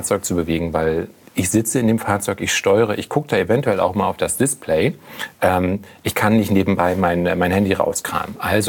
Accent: Berlin, Germany; ich bin als Berliner Pflanze... Ich wohne in Prittishain

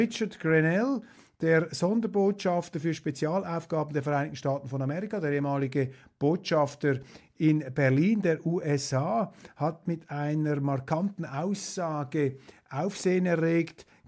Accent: Switzerland; als Schweizer sage ich Ihnen, wir sind gerne klein.

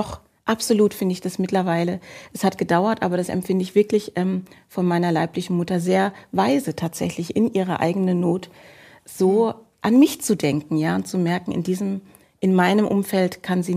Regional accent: Frankfurt, Hesse, Germany; Also ich bin in Frankfurt groß geworden

